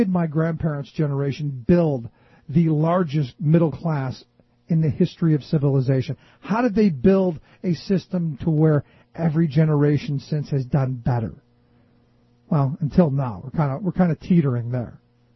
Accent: Cleveland, Ohio, United States; And I think about my hometown. I think of Cleveland, Ohio.

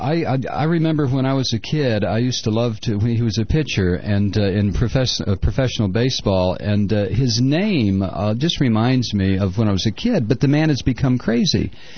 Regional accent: Ohio, United States; And Ohio's, that's my home state.

